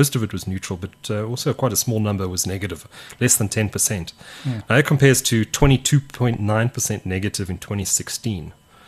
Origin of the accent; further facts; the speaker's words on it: South Africa; just as a South African citizen